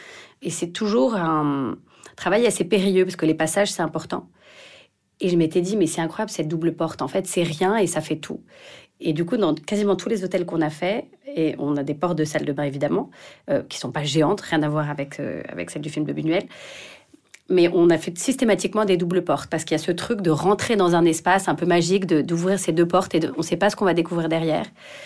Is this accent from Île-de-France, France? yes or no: yes; Paris, Île-de-France, France; je suis parisienne